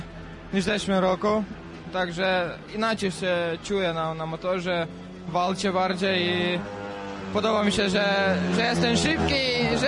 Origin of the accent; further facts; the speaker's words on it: Croatia; Polish is a second language; Dobrze, że jestem z Chorwacji, z Balkanu, bo tam w ogóle nie ma żadnych problemów.